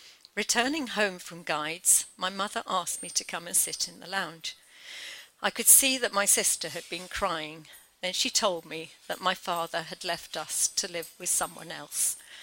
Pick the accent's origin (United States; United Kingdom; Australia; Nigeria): United Kingdom; Beckenham, South East England; born there; So I was born in Beckenham in Kent in 1954 into a lovely family unit.